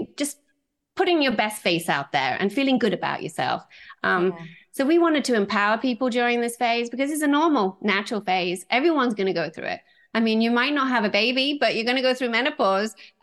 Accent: Aberdeen, Scotland, United Kingdom; also born or lived in various places; kind of grew up all over the place, but my dad worked for Shell. So I was kind of like an army brat, you know, I went around. But so for me, home was Aberdeen, Scotland, although I was never born there. So, that's what I call home.

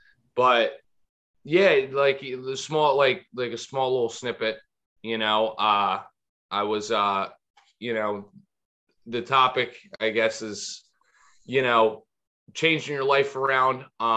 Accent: New Jersey, United States; I grew up in the suburbs of South Jersey.

